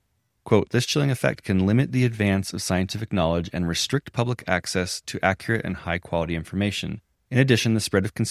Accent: United States; which as an American is a very fun experience

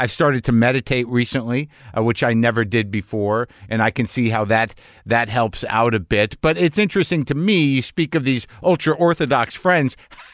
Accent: New Mexico, United States; I was brought up conservative Jew in New Mexico. I come from New Jersey Jews.

